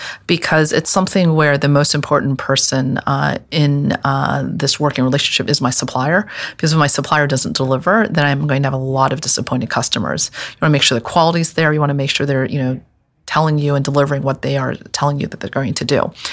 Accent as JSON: {"language": "English", "country": "Hong Kong", "tie": "born or raised there", "said": "luckily I grew up in Hong Kong."}